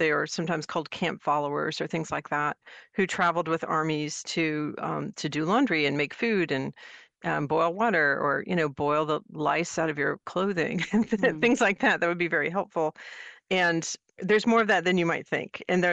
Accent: North Carolina, United States; I grew up in North Carolina in the 70s and 80s when they were still getting around to integrating schools.

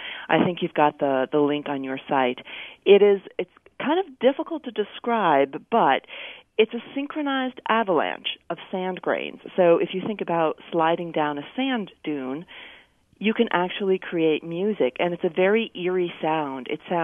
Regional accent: New Jersey, United States; born or raised there

